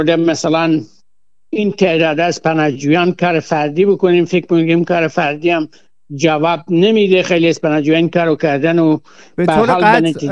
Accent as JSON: {"language": "Persian", "country": "Iran", "tie": "born there", "said": "ایران کشور منم مثل شما تو ایران به دنیا اومدم"}